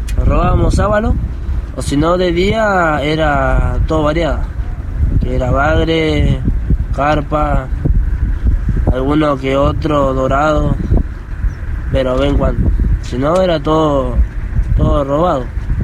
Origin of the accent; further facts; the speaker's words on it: La Matanza, Buenos Aires Province, Argentina; de La Matanza